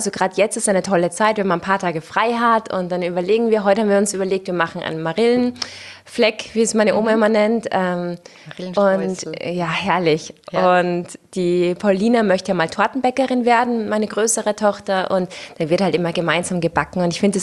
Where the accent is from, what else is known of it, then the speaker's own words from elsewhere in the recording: Salzburg, Austria; gerade auch als Salzburgerin